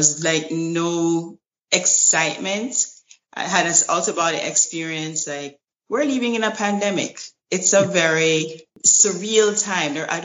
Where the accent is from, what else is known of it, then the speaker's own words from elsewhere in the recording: Jamaica; I go home as regularly as I can, I'm from Jamaica, and whenever I can, I fly back home.